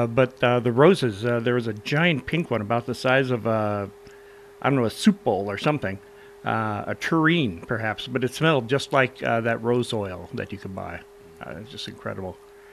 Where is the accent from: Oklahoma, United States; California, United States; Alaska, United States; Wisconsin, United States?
Alaska, United States; Dillingham; I grew up out in Dillingham. And we had salmon three meals a day, 365 days a year.